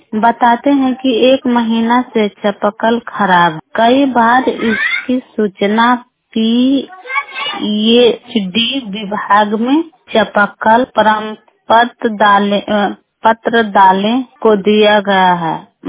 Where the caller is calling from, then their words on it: Bihar, India; और ब्लॉक नादीगंज से बोल रहे हूँ